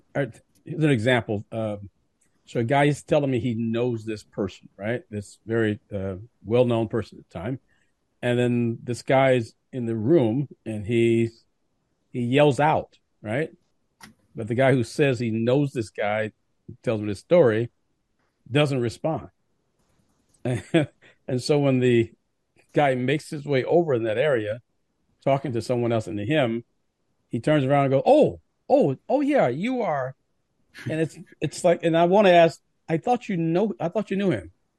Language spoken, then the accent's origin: English; Milwaukee, Wisconsin, United States; Just wanted to say that I'm from Milwaukee. She's from my neighborhood and went to the school right down the street